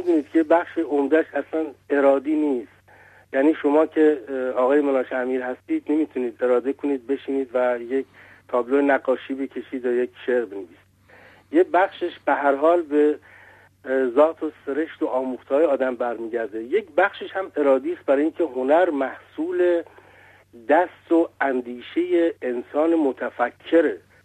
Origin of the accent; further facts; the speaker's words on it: Iran; همه ما ایرانی هستیم